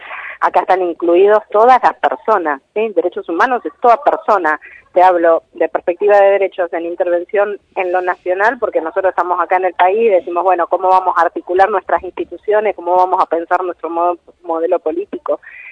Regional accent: Argentina; y nosotros somos argentinos, sí, y pero... andamos por el mundo.

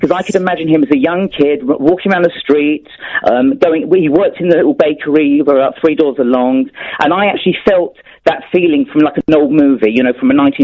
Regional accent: London, United Kingdom; I'm a huge fan of … I'm from London, England.

